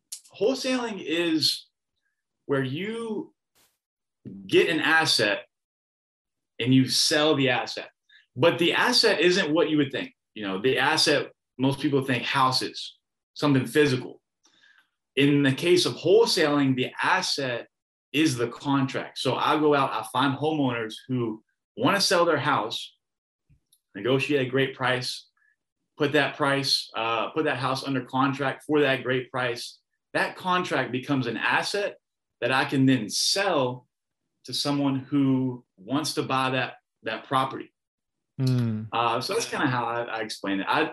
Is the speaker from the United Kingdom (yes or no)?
no; Louisville, Kentucky, United States; I want to go big and I want to play for University of Louisville. It's my hometown.